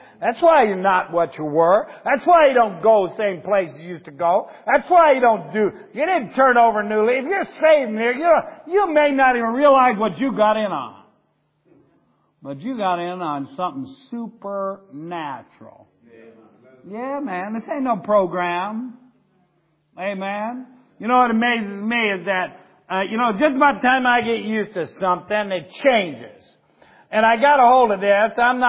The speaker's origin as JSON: {"language": "English", "region": "Ohio", "country": "United States", "said": "I tell people all over the country, I'm from Ohio, I'm from the Midwest."}